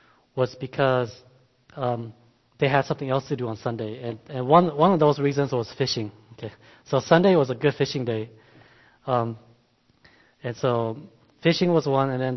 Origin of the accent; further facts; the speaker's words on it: Rochester, Minnesota, United States; I grew up here in Rochester, went to Hmong Baptist Church, and now we're in Eota.